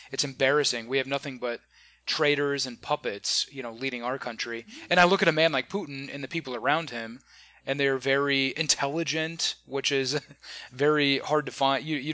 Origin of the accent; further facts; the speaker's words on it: United States; You know, I love America. I mean, I'm an American, but still, it's just like, it's such a disgrace what has come to this country.